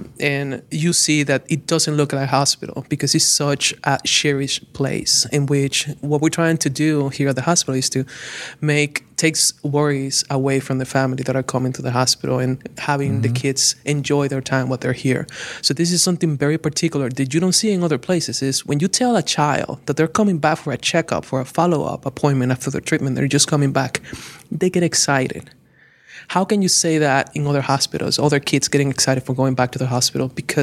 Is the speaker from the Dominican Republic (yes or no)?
yes; Dominican Republic; now in United States; I came all the way from the Dominican Republic